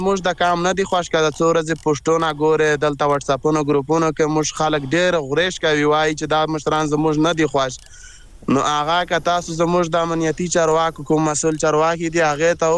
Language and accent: Pashto; Khyber Pakhtunkhwa, Pakistan; چې موږ د وزیرستان کډوال یو